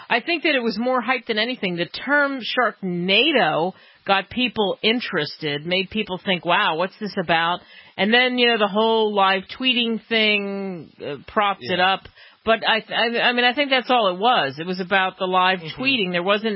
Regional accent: Northeast, United States; I grew up in the Northeast, and there'd be people in overpasses.

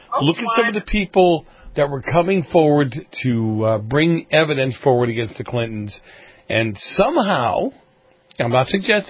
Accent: Boston, Massachusetts, United States; I grew up in Boston days when the mafia was very active in Boston.

